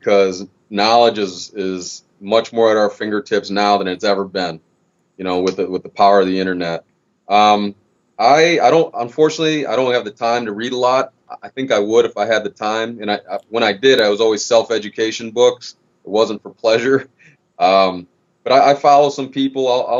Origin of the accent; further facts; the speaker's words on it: Michigan, United States; I grew up in Michigan, hard work.